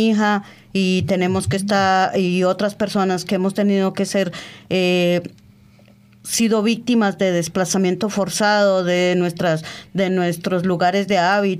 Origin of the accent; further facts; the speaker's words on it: Cauca, Colombia; ha sido la del Cauca, que uh-huh. directamente es del departamento de donde yo vengo